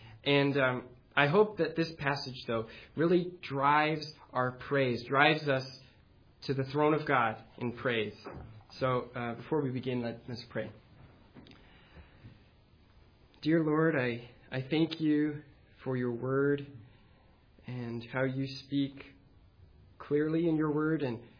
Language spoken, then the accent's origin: English; Canton, United States; born or raised there; also born or lived in Romania